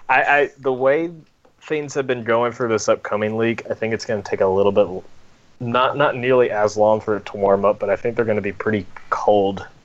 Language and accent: English; Auburn, Alabama, United States; I'm originally from Auburn, Alabama, just recently graduated from Auburn University